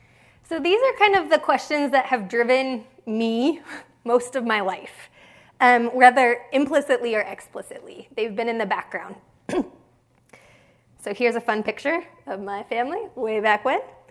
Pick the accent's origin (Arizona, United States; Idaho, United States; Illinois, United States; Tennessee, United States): Idaho, United States; Boise; another interesting part of my upbringing was that I grew up in Boise, Idaho.